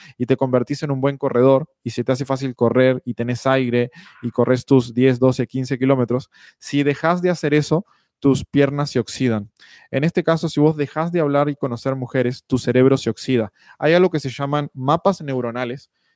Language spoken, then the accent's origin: Spanish; Uruguay; accent: Uruguayan; now in Mexico; Te juro que he hecho esfuerzos extremos por mantener mi acento uruguayo y se me ha complicado. O sea, bueno, está fuera de mi control. Ya llevo 2 años viviendo en México y se me hace muy difícil mantener el acento uruguayo.